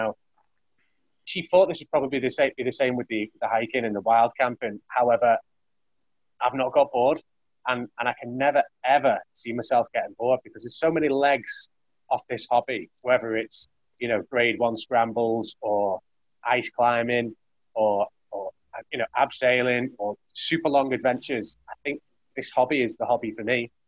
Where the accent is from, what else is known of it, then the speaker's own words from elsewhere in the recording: Ellesmere Port, North West England, United Kingdom; Place called Ellesmere Port. It's like a working man's town. Oil refineries, car manufacturer there.